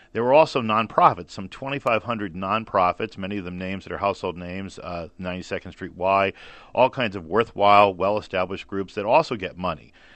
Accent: New Jersey, United States; Now, I'm from New Jersey

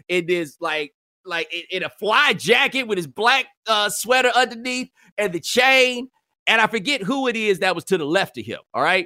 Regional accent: Nigeria; Nigerians are the most exceptional people in the world. Whether you mean that in a good way or a bad way, we are the most, like, everything that happens in Nigeria is exceptional.

